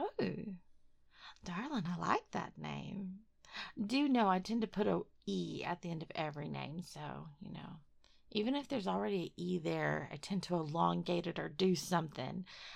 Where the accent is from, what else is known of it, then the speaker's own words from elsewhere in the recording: Dallas, Texas, United States; I'm personally, I know I don't live there anymore, but I'm personally from Dallas, Texas.